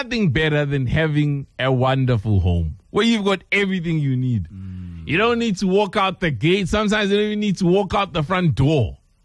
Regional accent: Durban, KwaZulu-Natal, South Africa; It's also where you grew up. Because, see, now we grew up in Durban.

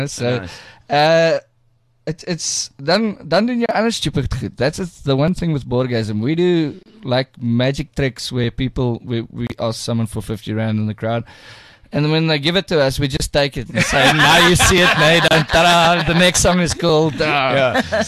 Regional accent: Johannesburg, Gauteng, South Africa; born there; Ons is in Johannesburg gebore.

